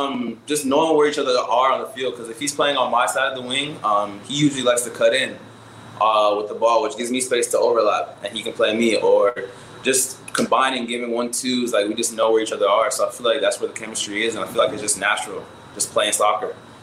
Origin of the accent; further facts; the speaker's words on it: Atlanta, Georgia, United States; I just love representing my hometown. I'm playing with Atlanta